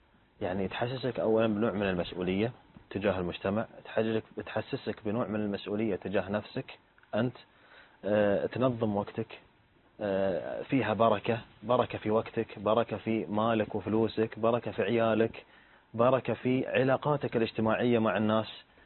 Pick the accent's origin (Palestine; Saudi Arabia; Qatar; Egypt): Qatar; كانوا بالفعل بالنسبة لنا إحنا كأئمة قطريين كانوا قدوات